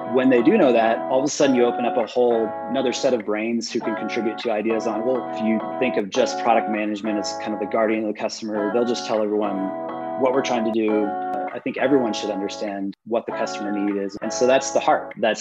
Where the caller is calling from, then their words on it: Colorado Springs, Colorado, United States; So I'm zooming from beautiful Colorado Springs. It is, I'm staring at the mountains right now out my window.